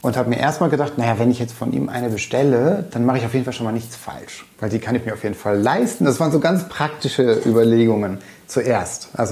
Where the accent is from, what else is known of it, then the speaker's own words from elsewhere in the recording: Duisburg, North Rhine-Westphalia, Germany; also born or lived in Kiel; als ich knapp ein Jahr alt war oder so, sind dann meine Eltern ins Ruhrgebiet gezogen. Ah. Und, oder beziehungsweise an den linken Niederrhein. Und also ich bin in Duisburg groß geworden.